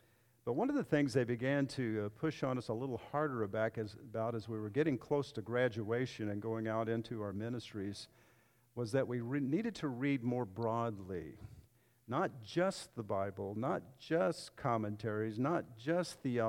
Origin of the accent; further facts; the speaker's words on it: Athens, United States; I am from Athens. I retired from being the lead pastor at Grace Bible Church in Athens